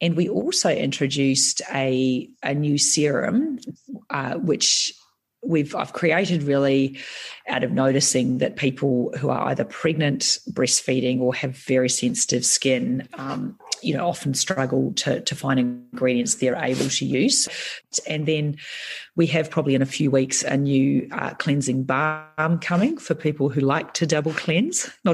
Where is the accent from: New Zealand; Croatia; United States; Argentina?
New Zealand; being a Kiwi, I'm biased, I think, www.dermnetnz.org actually had a really nice summary